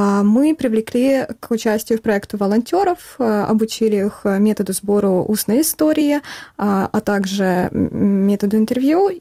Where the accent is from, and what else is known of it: Donetsk Oblast, Ukraine; born or raised there